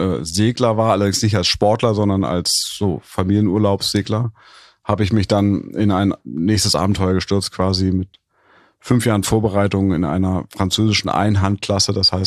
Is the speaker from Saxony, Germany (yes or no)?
no; Hamburg, Germany; ich habe in Hamburg ist eine Hockey-Hochburg, ich bin ja hier aufgewachsen